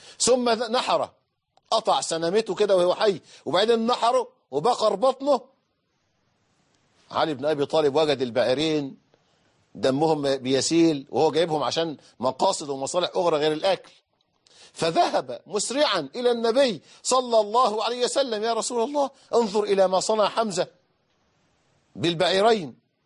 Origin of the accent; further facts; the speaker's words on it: Egypt; عندنا في مصر